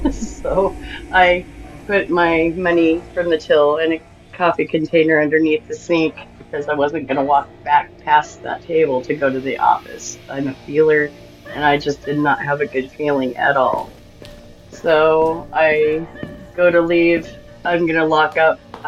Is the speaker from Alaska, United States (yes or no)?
yes; Seward, Alaska, United States; I am from Alaska, and I lived in a little town called Seward. It's right at the bottom, south central, in the middle of the web.